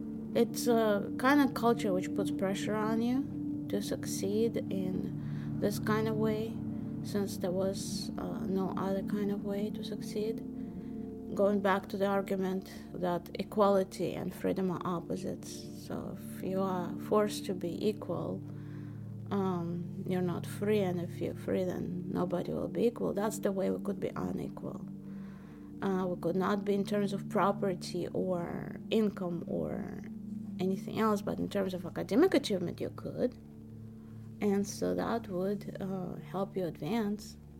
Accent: Moscow, Russia; Well, I grew up in Moscow, Russia, so that's where I was living.

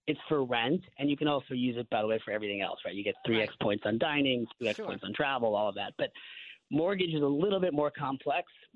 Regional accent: Seattle, Washington, United States; So I grew up in Seattle.

